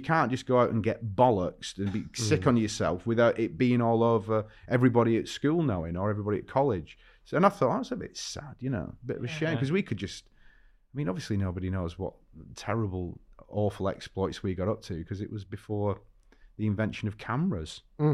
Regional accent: Ireland; I'm basically an Irish Catholic, so it's in the blood.

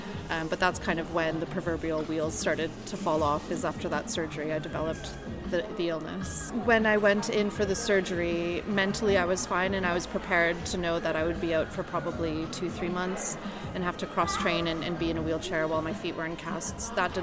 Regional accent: Canada; In my home country of Canada.

